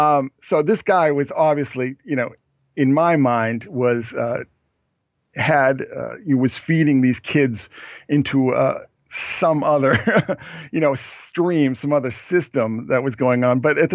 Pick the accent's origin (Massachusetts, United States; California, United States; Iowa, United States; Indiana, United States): Massachusetts, United States; Boston; I mean, I'm from the Boston area. I grew up in the 70s.